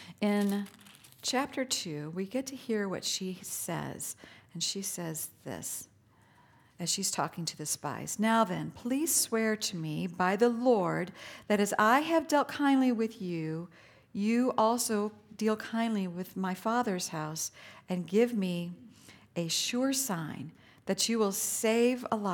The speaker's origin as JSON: {"language": "English", "region": "Missouri", "country": "United States", "tie": "born or raised there", "said": "I grew up near the Missouri and the Mississippi rivers, and those are big, wide rivers, especially the Missouri where we're at."}